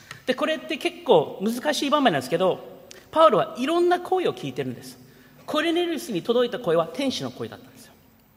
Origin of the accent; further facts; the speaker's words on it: United States; 私はアメリカで育ったから